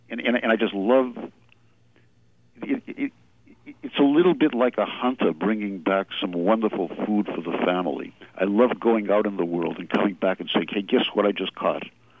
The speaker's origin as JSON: {"language": "English", "town": "Boston", "region": "Massachusetts", "country": "United States", "tie": "born or raised there", "said": "When I grew up in Boston, the most influential writer that I knew was Saroyan."}